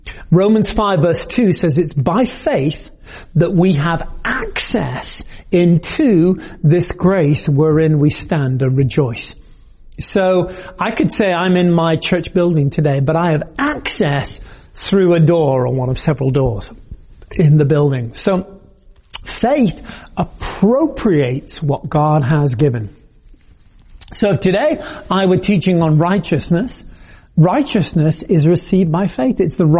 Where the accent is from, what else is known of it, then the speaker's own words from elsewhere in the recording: United Kingdom; now in Massachusetts, United States; I am British. I'm actually French now, and I'm also an American citizen. Live here in the state of grace, no, the state of Massachusetts